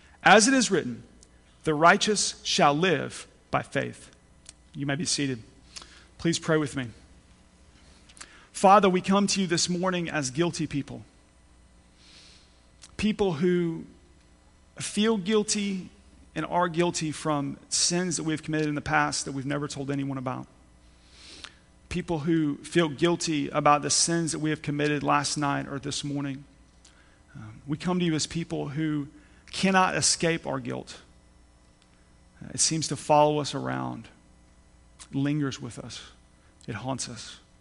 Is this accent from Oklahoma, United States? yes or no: yes; Coweta, Oklahoma, United States; now in Tulsa, United States; I grew up in Coweta, Oklahoma, went to school at Oklahoma State, came back to Tulsa